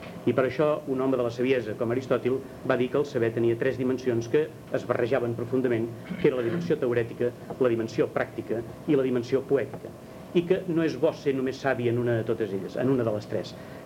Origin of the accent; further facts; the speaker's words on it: Ripoll, Catalonia, Spain; que vivia a Ripoll, d'on jo sóc